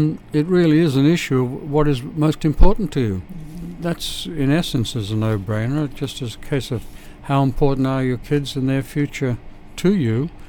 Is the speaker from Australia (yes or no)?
yes; Australia; accent: Australian; they can understand your American accent better than my Australian accent